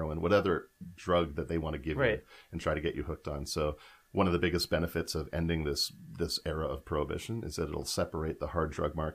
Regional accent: Saskatchewan, Canada; I grew up in Saskatchewan, so it's a completely different feel in terms of this in the Prairie Provinces

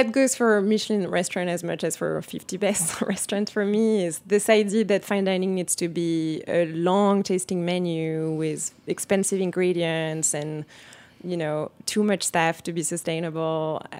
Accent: Paris, Île-de-France, France; I grew up in Paris in a family that loves food, is obsessed with food.

